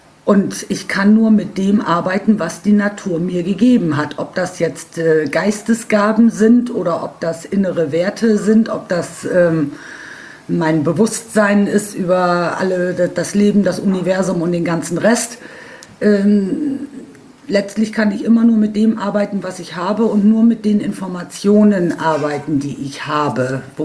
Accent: Bremerhaven, Bremen, Germany; born there; Ich bin in Bremerhaven geboren. Das ist jetzt fast 60 Jahre her.

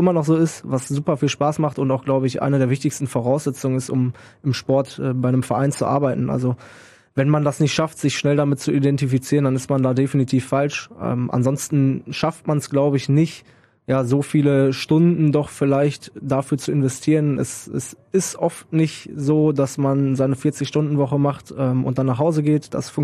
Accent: Münster, North Rhine-Westphalia, Germany; born there; komme aus einer Stadt, in der es Eishockey nicht gibt, glaube ich auch.

